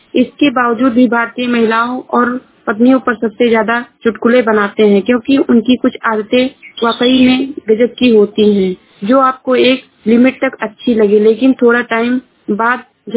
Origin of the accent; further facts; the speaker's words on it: Shravasti, Uttar Pradesh, India; मैं जिला श्रावस्ती से हूँ।